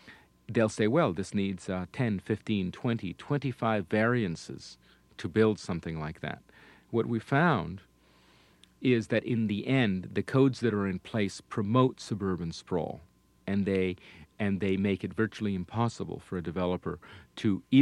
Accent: Barcelona, Catalonia, Spain; I grew up in Barcelona in Spain, which is larger than a town, but it is a traditional city.

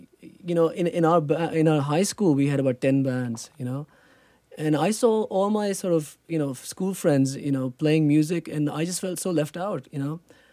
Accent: Pakistan; Well, Terry, I was lucky. I mean, when I was in Pakistan, I didn't hear a lot of it.

